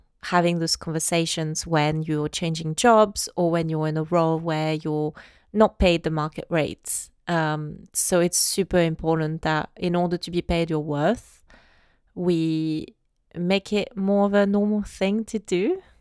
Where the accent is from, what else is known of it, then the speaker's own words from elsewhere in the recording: France; I mean, I'm from France and I feel like France is way worse than the UK